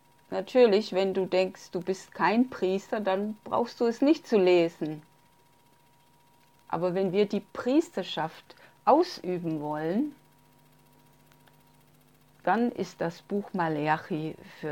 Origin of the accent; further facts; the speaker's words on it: Manila, Metro Manila, Philippines; Ich bin mein ganzes Leben schon in den Gemeinden gewesen. Ich bin in der Gemeinde in Manila aufgewachsen.